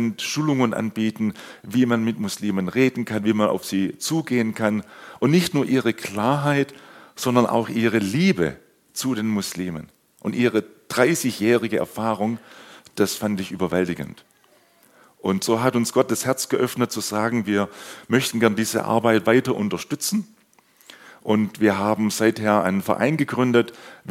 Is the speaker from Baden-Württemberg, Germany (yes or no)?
yes; Sulz am Neckar, Baden-Württemberg, Germany; now in Ihringen, Germany; Geboren und aufgewachsen bin ich hier in Sulz am Neckar, nicht so weit weg von hier. Und seit 3,5 Jahren sind meine Frau und ich mit unseren 4 Kindern in Ihringen.